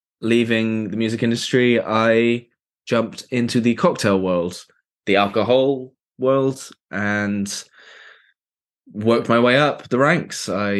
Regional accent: Canada; now in United Kingdom; I'm from Canada originally, got lots of family out there.

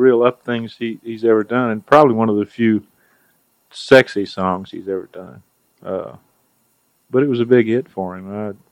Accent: Beaumont, Texas, United States; now in Nashville, United States; I grew up in Beaumont, Texas, which is right near the Louisiana border, and I had a bunch of French relatives.

